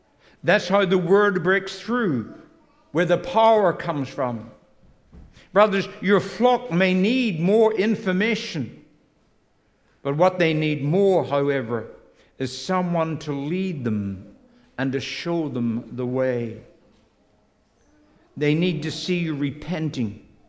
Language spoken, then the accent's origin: English; Northern Ireland, United Kingdom; You'll forgive me, I'm an Ulsterman at heart.